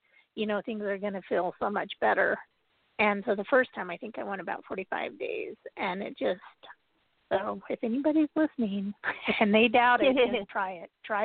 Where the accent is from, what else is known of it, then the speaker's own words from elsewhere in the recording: Utah, United States; I'm from Utah.